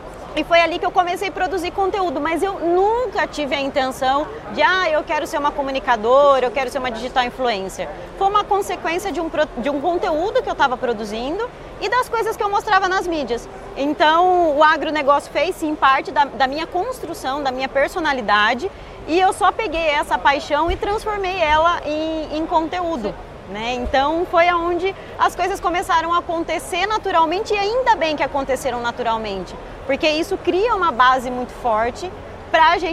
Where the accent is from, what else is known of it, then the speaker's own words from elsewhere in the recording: São Paulo, Brazil; also born or lived in Mato Grosso do Sul; eu sou lá do estado de São Paulo, apesar de ter nascido no Mato Grosso do Sul, eu passei toda a minha infância no estado de São Paulo, que meu pai trabalhava no setor sucro energético.